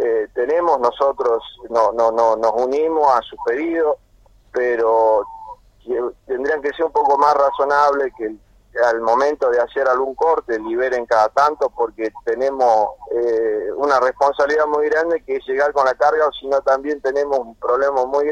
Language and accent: Spanish; Tartagal, Salta, Argentina; hoy en día salí de mi pueblo Tartagal, Salta, y estoy hace 4 años en una firma como espiadro